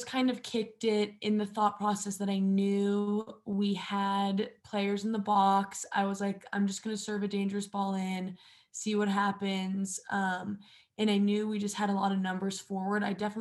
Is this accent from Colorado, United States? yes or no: yes; Aspen, Colorado, United States; born there; So I started ski racing because I was born in Aspen.